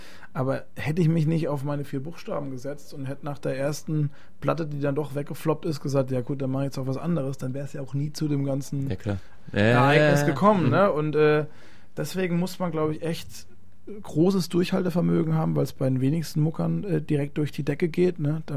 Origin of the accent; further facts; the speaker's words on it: Southern Germany, Germany; Nee, ich komme ja aus dem Süden, ne? Süddeutscher bin ich ja.